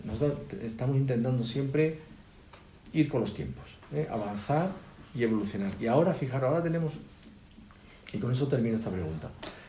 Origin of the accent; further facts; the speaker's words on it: Spain; El país, yo en mi pueblo me acuerdo, años 60, que las calles eran de tierra.